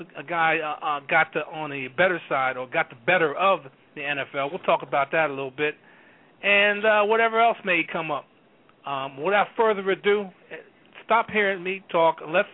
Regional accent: New Jersey, United States; Jeff is from Northern Jersey, just like I'm from Jersey. Jersey guys.

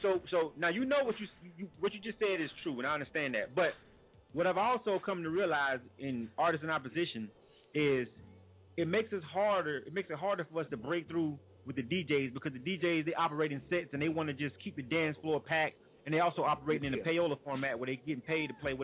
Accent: Florida, United States; I'm from Florida anyway.

